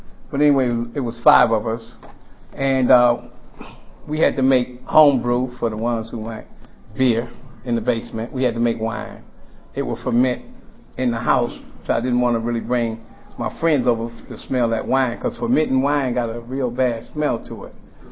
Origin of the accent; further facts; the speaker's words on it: Detroit, Michigan, United States; And I'm born and raised in Detroit, of course.